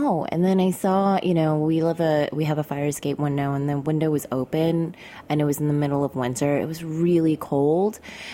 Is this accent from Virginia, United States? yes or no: no; New York, United States; So I'm really lucky because I grew up in New York.